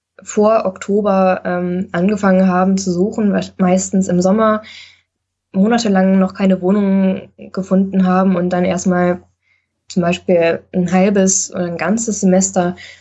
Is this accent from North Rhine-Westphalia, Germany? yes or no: yes; Bonn, North Rhine-Westphalia, Germany; now in Potsdam, Germany; ich komme aus Bonn, da ist die Wohnsituation noch viel prekärer